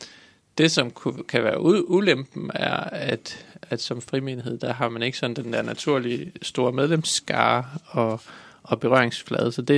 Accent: Borris, Central Denmark Region, Denmark; fordi jeg er vokset op i Boris.

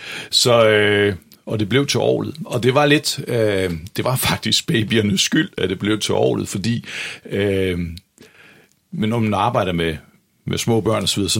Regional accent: Gedser, Zealand, Denmark; Jeg er født i Gedser, eller opvokset i Gedser på Falster, og gik i gymnasiet i Nykøbing.

